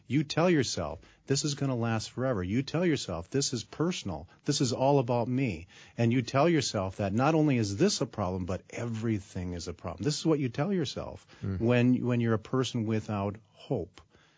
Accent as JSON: {"language": "English", "town": "Duluth", "region": "Minnesota", "country": "United States", "tie": "born or raised there", "said": "I was raised in Duluth"}